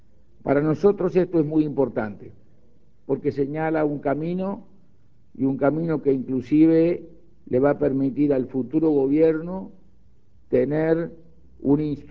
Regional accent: Uruguay; nuestra satisfacción como uruguayos

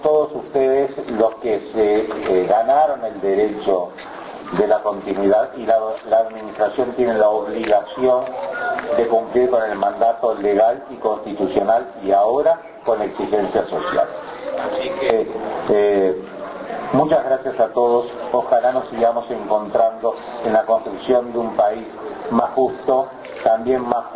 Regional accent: Uruguay; como uruguayos

